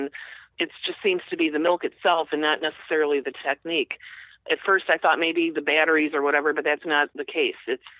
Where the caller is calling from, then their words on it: Norridge, Illinois, United States; Norridge, Illinois, Chicago.